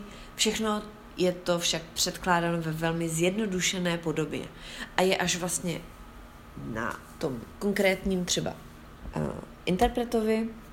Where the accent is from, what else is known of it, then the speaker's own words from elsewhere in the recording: Sudetenland, Czechia; já jsem taky ze Sudet